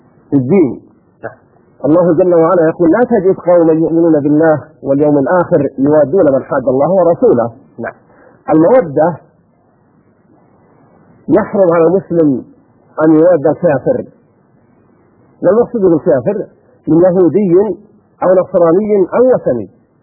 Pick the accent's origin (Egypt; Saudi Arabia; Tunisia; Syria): Saudi Arabia; ونحن بحمد الله في بلادنا المملكة العربية السعودية